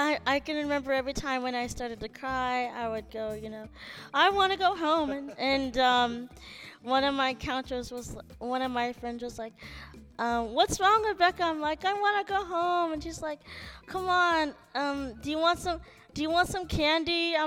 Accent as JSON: {"language": "English", "town": "Castro Valley", "region": "California", "country": "United States", "said": "I'm actually from Castro Valley, California."}